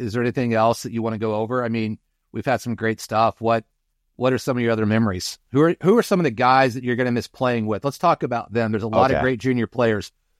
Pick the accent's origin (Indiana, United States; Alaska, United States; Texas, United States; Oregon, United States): Indiana, United States; Kokomo; I grew up in Kokomo with Kerry Hungate